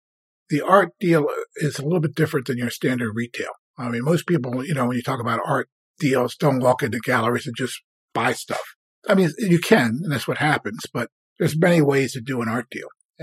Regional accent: Philadelphia, Pennsylvania, United States; And he was from Norway. I was from Philadelphia.

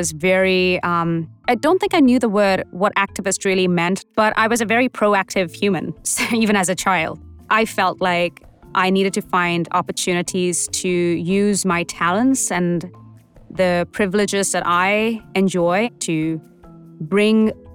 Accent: India; moved away; to take on this unique challenge as a South Asian girl, as an Indian girl, coming to the West with dreams and ambitions in her eyes

